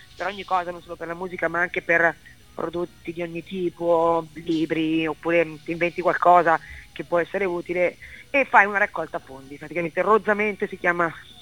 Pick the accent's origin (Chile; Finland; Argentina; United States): Finland; born there; Italian is a second language; Sono nata in Finlandia, sono girato un po' il mondo con la mia musica